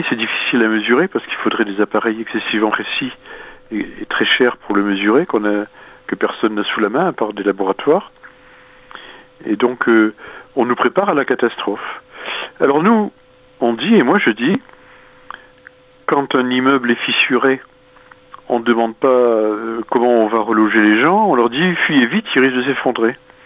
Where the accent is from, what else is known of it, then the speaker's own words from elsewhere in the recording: Belgium; en France ou près de chez nous en Belgique